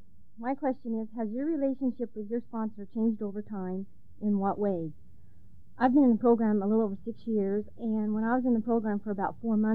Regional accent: Aberdeen, South Dakota, United States; and I'm from Aberdeen, South Dakota.

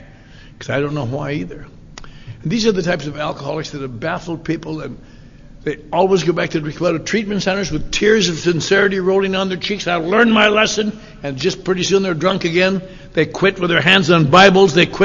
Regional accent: Wisconsin, United States; When I was a little boy I didn't know it, but I was growing up in Wisconsin

